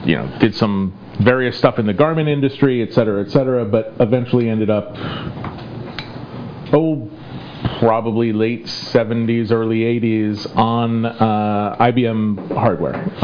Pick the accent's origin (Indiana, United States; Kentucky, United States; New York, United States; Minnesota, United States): New York, United States; Manhasset; I grew up in Manhasset. I mean, obviously, I grew up on Long Island, but really...